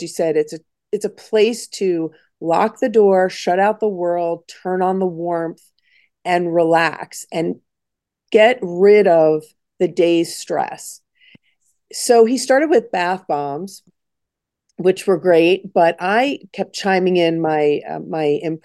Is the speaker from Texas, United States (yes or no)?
no; Long Island, New York, United States; We're from Long Island, so we know all about that, sitting in the sun too long.